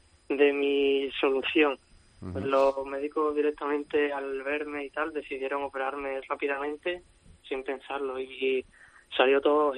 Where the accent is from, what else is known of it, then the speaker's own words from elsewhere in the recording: Mérida, Extremadura, Spain; Soy de Mérida, Extremadura.